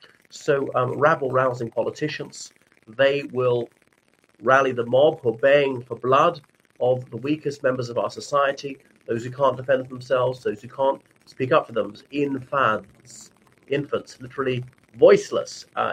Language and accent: English; Ireland; from Ireland.